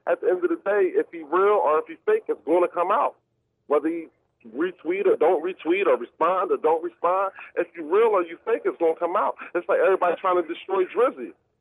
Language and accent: English; Philadelphia, Pennsylvania, United States; Yeah, I'm from Philadelphia.